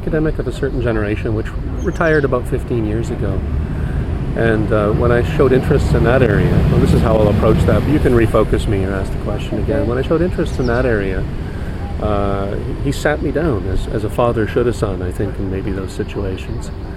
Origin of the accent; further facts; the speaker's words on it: Edmonton, Alberta, Canada; I grew up in Edmonton, which is a far way, especially if you go back to 20, 30 years ago, a very far way even by air from larger centers where conferences then would take place.